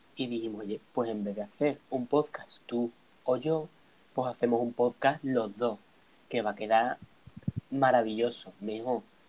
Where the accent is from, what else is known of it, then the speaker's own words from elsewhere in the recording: Chiclana de la Frontera, Andalusia, Spain; Y yo somos de Chiclana de la Frontera, provincia de Cádiz. Un lugar maravilloso, costero.